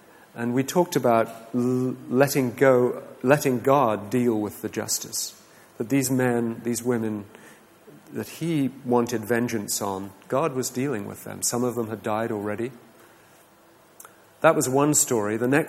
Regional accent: England, United Kingdom; And being an Englishman, I didn't know a whole lot about the Vietnam War

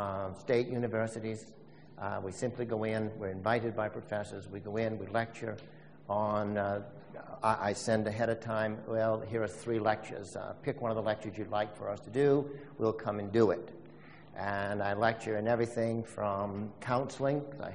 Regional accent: United States; I am from the United States.

